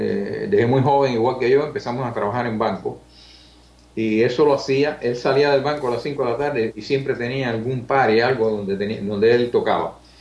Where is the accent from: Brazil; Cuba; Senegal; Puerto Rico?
Cuba; Havana; entonces yo crecí en La Víbora. Ahí fui yo a colegio, a gimnasio, a cine, a todo lo que te puedas imaginar. Y es lo que extraño.